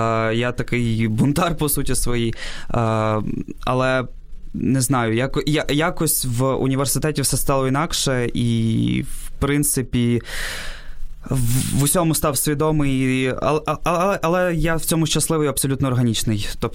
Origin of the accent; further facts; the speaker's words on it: Kyiv, Ukraine; born there; Я народився у Києві, а мої батьки з Криму, так.